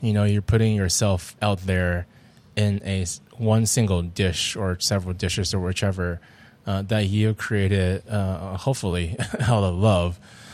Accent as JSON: {"language": "English", "region": "Beijing", "country": "China", "tie": "born or raised there", "moved": "yes", "lives_now": "United States", "said": "China. yeah, I was born and raised in Beijing."}